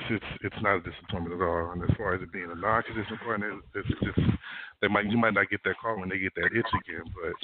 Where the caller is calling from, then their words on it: California, United States; I'm calling from Cali.